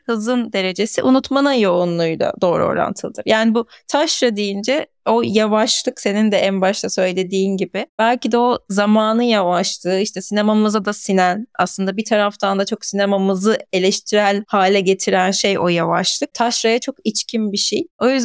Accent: Thrace, Turkey; İşte ben Trakyalıyım. Evet, bir taşrada büyüdüm. Hatta bir kasabada büyüdüm.

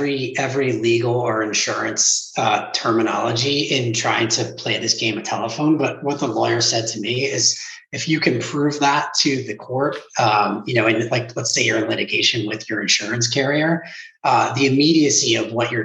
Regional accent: Pittsburgh, Pennsylvania, United States; I grew up in Pittsburgh and, you know, it's very much a town where there's kind of a sense of spirit and togetherness.

